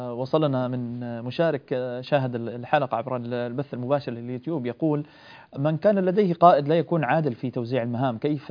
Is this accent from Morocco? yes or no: yes; Morocco; من المغرب،